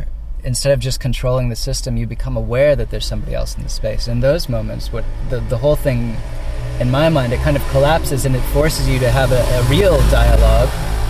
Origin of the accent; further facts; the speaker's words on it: Boston, Massachusetts, United States; I'm from Boston.